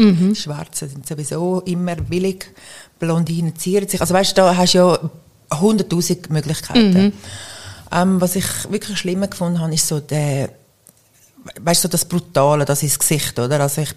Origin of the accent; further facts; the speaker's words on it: Effretikon, Zurich, Switzerland; Ich bin aufgewachsen in Efretiken. Schönen Zürcher Oberland, Unterland.